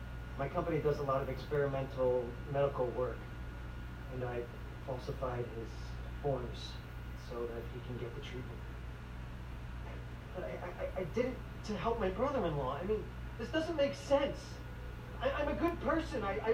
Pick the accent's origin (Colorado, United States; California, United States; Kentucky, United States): California, United States; Barstow; I work for a health insurance carrier. I'm from Barstow.